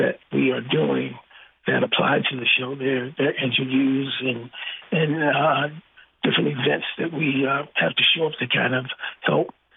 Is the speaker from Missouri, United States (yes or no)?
yes; St. Louis, Missouri, United States; I grew up in the Ville area, and I went to Colt Brilliant. And then I transferred to Scullin School, which was in the Primrose area.